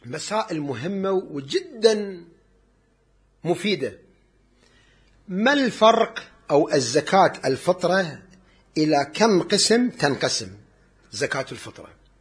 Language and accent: Arabic; Kuwait; احنا بالشعير يمكن ما عندنا بالكويت، مكان ثاني بيصل.